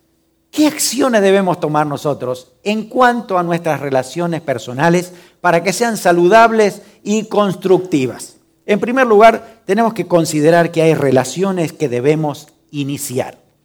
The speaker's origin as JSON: {"language": "Spanish", "town": "Pehuajó", "region": "Buenos Aires Province", "country": "Argentina", "said": "todo el mundo sabe que soy pastor, que soy cristiano, que soy de Pehuajó, que conoce mi pueblo. Es un pueblo grande, ¿sí?"}